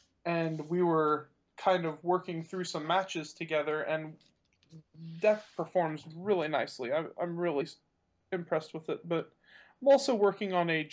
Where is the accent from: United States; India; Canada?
United States; Texas; I mean, I'm from Texas, so.